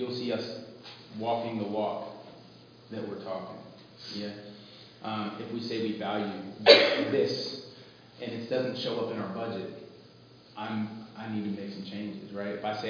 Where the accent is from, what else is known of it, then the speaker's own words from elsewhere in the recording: United States; I identify with this challenge because, like, I'm very American. I'm very American, right?